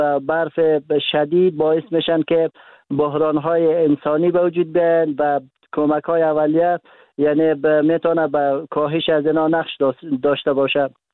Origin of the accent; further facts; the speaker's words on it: Daykundi, Afghanistan; در ولایت مرکزی مثلا دایکندی ولایت ما به مراکز صحی نرسیدند